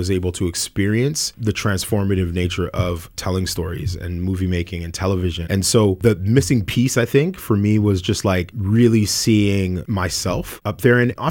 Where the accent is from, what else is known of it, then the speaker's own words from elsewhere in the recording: Jamaica; a part of that is like my background being Jamaican. You know, every Jamaican that you know tells a story